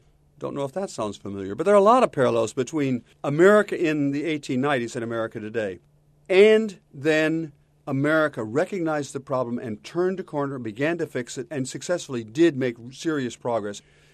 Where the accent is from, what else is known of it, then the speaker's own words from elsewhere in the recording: Port Clinton, Ohio, United States; Whereas when you're growing up in Port Clinton in the 1950s, most of my friends, actually, my dad was a small businessman